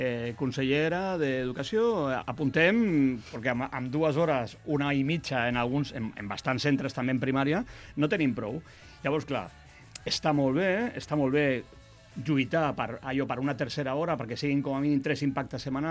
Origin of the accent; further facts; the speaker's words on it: Catalonia, Spain; Els que som de Catalunya no li donem importància